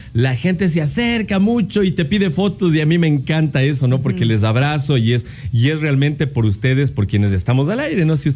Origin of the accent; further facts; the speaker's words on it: Quito, Pichincha, Ecuador; born there; Bueno, yo nací en Quito nomás, pero toda mi familia es de Guaranda.